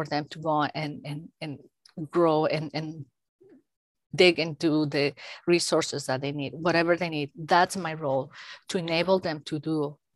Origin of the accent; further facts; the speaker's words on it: Mexico; moved away as an adult; now in United States; I think that my background is in education. And then I grew up in Mexico, I trained in Mexico.